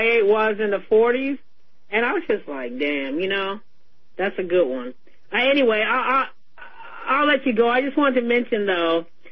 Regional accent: Sacramento, California, United States; when I was growing up in Sacramento, we used to go to Davis to various functions all the time.

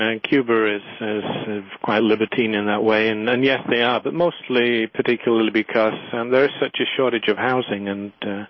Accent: England, United Kingdom; because I'm English and I don't know my American car models

